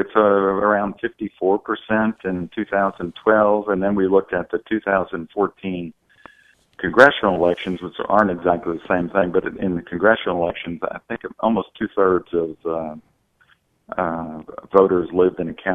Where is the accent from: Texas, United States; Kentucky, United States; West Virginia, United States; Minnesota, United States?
Kentucky, United States; Louisville; I grew up in Louisville, Kentucky, and, you know, there are two Episcopal churches there that were about the same when I grew up